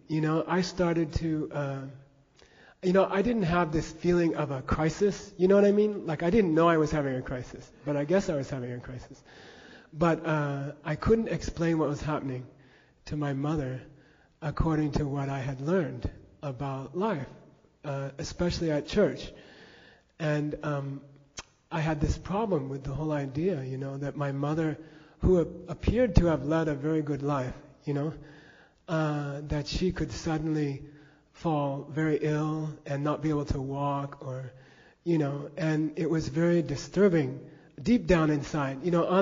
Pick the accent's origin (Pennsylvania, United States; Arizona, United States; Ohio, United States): Arizona, United States; Phoenix; I grew up in Phoenix and attended All Saints Episcopal Church, and I loved it.